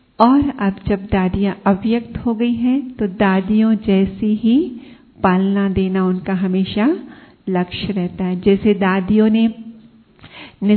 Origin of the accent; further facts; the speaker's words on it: Nagpur, Maharashtra, India; चूंकि हम ओरिजिनली महाराष्ट्र से निकले हैं, तो नागपुर सब छोड़ से हैं हम, तो नागपुर में रहे